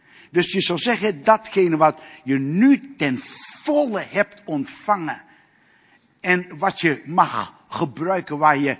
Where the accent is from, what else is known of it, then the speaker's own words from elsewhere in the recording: Suriname; Ik moest denken aan een beeld dat ik in Suriname, waar ik vandaan kwam, dat ik heb meegemaakt.